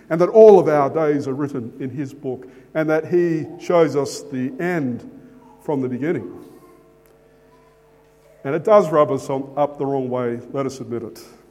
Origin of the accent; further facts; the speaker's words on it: Australia; I did not choose or decide to be an Australian born in this nation. The fact that English is my mother tongue and not Russian or Zulu is completely out of my hands.